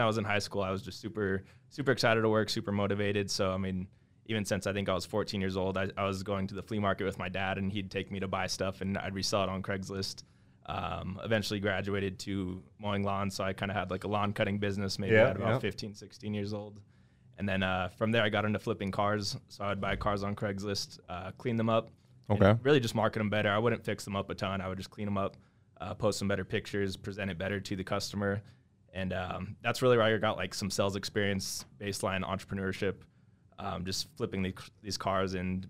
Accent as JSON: {"language": "English", "town": "Albuquerque", "region": "New Mexico", "country": "United States", "tie": "born or raised there", "said": "So I grew up here in Albuquerque, New Mexico. Went to La Cueva High School. My parents were both entrepreneurs, so they owned their businesses."}